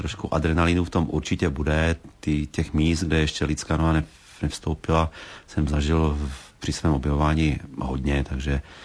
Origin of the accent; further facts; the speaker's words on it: Slovakia; now in Czech Republic; já totiž ještě stále mám slovenské občanství, pocházím ze Slovenska, asi by to tady nevyšlo.